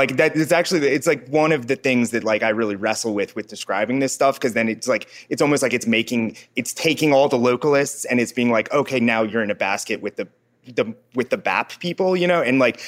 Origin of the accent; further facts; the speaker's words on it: Cincinnati, Ohio, United States; because I grew up in Cincinnati